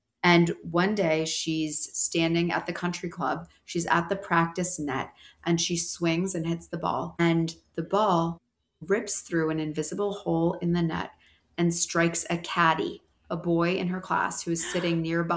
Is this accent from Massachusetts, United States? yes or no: yes; Massachusetts, United States; I grew up in Massachusetts, where, you know, the New England Patriots are actually the state religion.